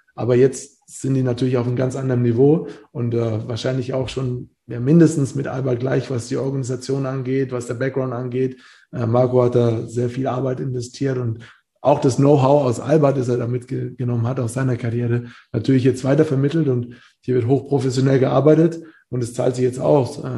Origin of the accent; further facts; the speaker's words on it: Bamberg, Bavaria, Germany; Also ich bin aus Bamberg, aus einer kleinen Stadt, dahin gewechselt, was natürlich auch nicht einfach war, weil ich Bamberg einfach geliebt habe.